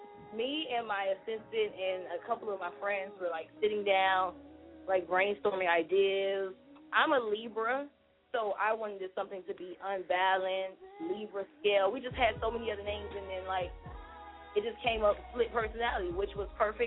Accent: Miami, Florida, United States; I'm from Miami, Florida, of course. No, I did not grow up in the sunny side. I grew up in the projects. I grew up to a single mother.

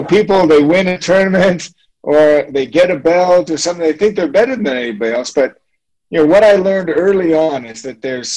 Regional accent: Toledo, Ohio, United States; now in Switzerland; I'm a kid from Toledo, Ohio, and I'm living in Switzerland. I've traveled all over the world.

